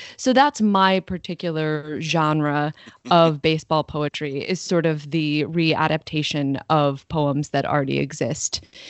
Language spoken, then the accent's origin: English; Bloomington, Indiana, United States; also born or lived in Philadelphia; So I grew up partly in Philadelphia and partly in Bloomington, Indiana. I'm mm-hmm. from Philadelphia originally